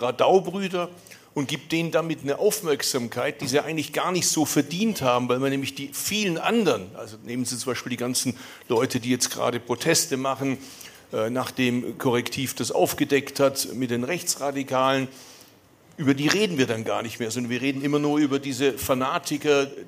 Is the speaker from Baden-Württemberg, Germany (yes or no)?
yes; Urach, Baden-Württemberg, Germany; ich komme aus Urach, das ist Schwäbische Alb und Biberach ist Oberschwaben für die Feinschmecker.